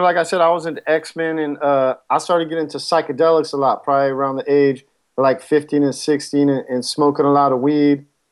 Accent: East Coast, United States; accent: East Coast; So I do have an East Coast accent. That's what a lot of people think. I'm maybe from New Jersey or New York, but they can't really pin it down.

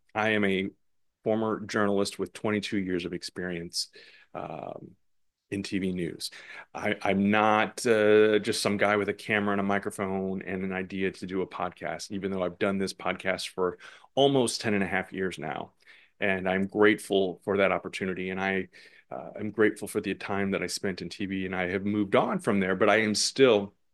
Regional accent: St. Louis, Missouri, United States; It's my hometown. St. Louis, not St. Louis proper, but I grew up in the St. Louis area.

